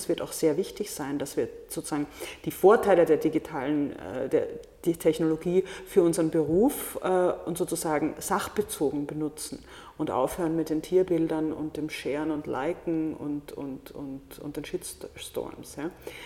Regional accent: Vienna, Austria; Also als Wienerin bin ich da natürlich sehr anscharmiert, weil ich mich da gleich wieder zu Hause fühle.

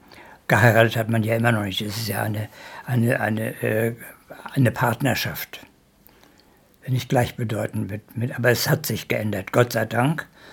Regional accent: Schwerin, Mecklenburg-Vorpommern, Germany; now in Wiesbaden, Germany; Ein Teil geht nach Schwerin in meine Heimatstadt, von der ich damals 1958, 59 in den Westen gegangen bin. Und die andere Hälfte bleibt in Wiesbaden, wo ich über 50 Jahre gelebt habe.

